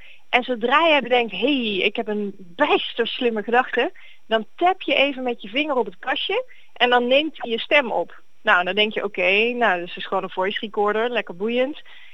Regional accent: Netherlands; accent: soft G; En dat zal wel liggen aan mijn zachte G.

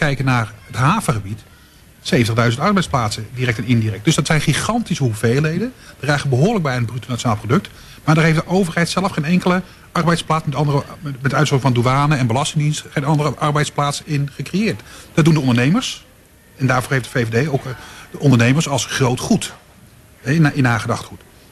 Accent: Zaanstad, North Holland, Netherlands; Ik ben zelf opgegroeid in Zaanstad naast het Guiswel.

